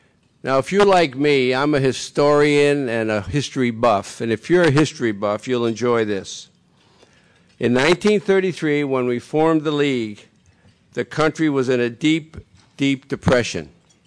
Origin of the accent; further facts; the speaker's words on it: Utica, New York, United States; We can learn, even if we're from Utica, New York.